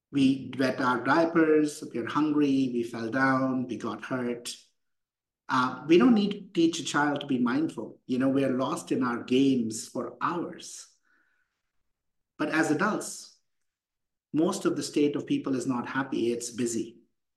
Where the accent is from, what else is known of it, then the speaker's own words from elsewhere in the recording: India; I grew up in India. I'm an engineer.